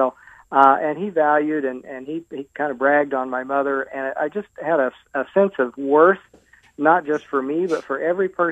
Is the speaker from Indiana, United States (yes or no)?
yes; Bloomfield, Indiana, United States; now in Terre Haute, United States; I grew up in a small town of 2,500 people called Bloomfield, Indiana. It's just about an hour's drive from where I sit in my home now in Terre Haute, Indiana.